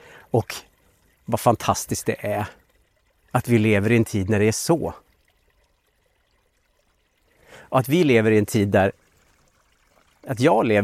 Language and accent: Swedish; Dalarna County, Sweden; Jag växte upp i Dalarna då